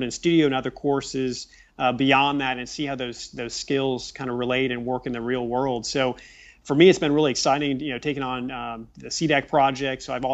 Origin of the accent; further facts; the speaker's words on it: Richmond, Indiana, United States; just growing up in Richmond, Indiana, and the end of our street, they were kind of expanding the street and developing some new houses.